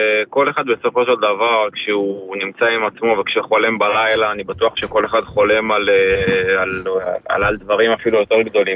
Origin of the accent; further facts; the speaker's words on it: Rishon LeZion, Central District, Israel; אני כל החיים גרתי בראשון לציון